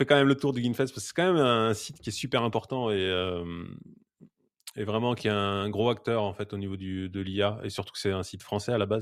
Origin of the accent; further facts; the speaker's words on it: France; en tant que français, c'est le langage